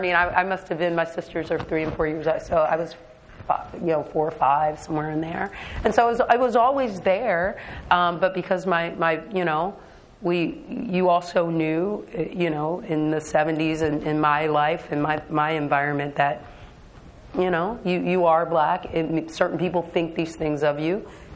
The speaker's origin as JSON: {"language": "English", "town": "Columbus", "region": "Ohio", "country": "United States", "tie": "born or raised there", "said": "I grew up in Columbus, Ohio in the 70s. I went to public high schools."}